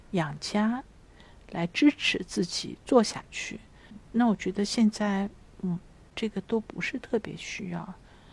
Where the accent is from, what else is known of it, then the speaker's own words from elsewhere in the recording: China; 我的合理性是我是一个中国人